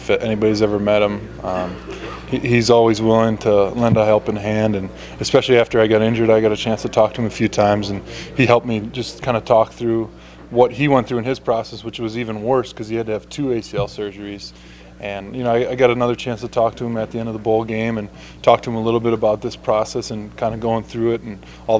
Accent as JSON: {"language": "English", "region": "Wisconsin", "country": "United States", "tie": "born or raised there", "said": "I grew up in Wisconsin, and obviously Michigan's very close by."}